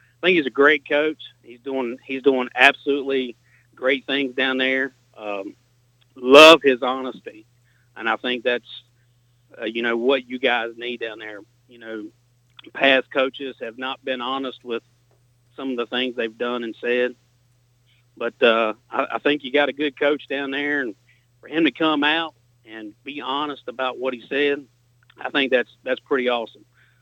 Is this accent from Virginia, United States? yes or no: yes; Virginia, United States; I'm from Virginia, and I've been listening to your show for about 2 years now.